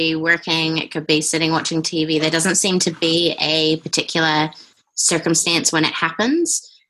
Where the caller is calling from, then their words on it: New Zealand; I'm in New Zealand, so I'm currently working.